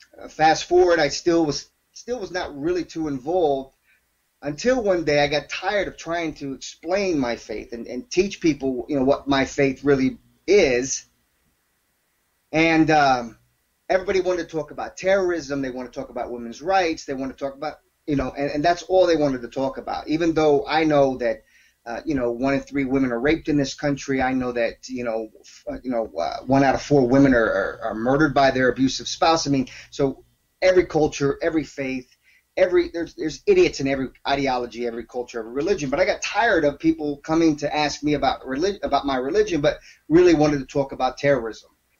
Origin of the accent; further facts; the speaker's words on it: New York, United States; even though I grew up in New York, I was around Hindus, Sikhs, Hasidic Jews, every kind of Christian you can think of.